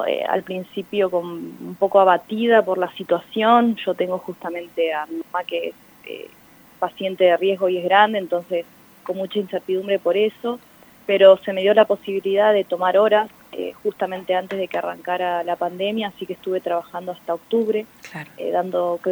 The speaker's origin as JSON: {"language": "Spanish", "town": "Chos Malal", "region": "Neuquén", "country": "Argentina", "lives_now": "Neuquén, Argentina", "said": "Bien, mira, yo soy de Chosmalal, estoy viviendo en Neuquén hace ya 8 años. Me vine a estudiar"}